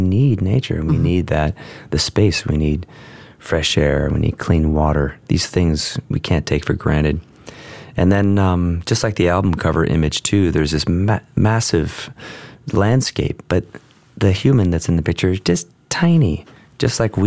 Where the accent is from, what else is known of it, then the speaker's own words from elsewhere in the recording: California, United States; I mean, growing up in California, in Southern California, I was reminded